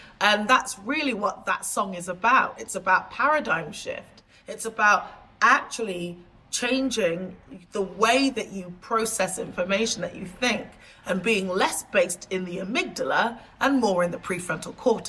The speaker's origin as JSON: {"language": "English", "region": "England", "country": "United Kingdom", "said": "But also, like, I'm an English woman. And so I've come from the OGs."}